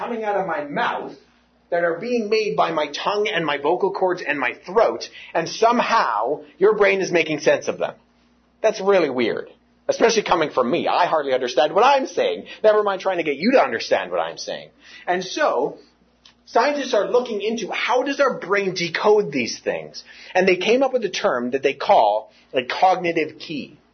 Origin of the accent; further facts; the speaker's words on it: Toronto, Ontario, Canada; you know, I'm from Toronto